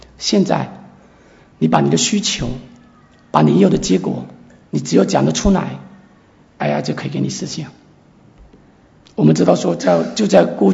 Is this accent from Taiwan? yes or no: no; China; moved away; 因为前几年我自己也从中国过来，我也处理这样的事情